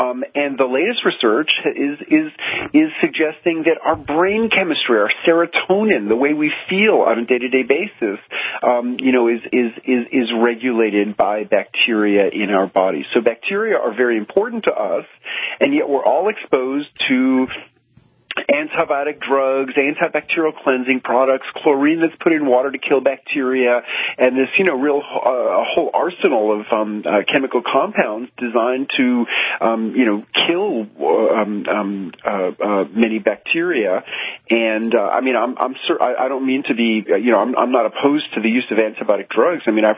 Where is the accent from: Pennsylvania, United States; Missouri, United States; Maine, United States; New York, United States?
New York, United States; New York City; And as a kid growing up in New York City, it's really sour pickles, what people might know as kosher dills, which are fermented pickles.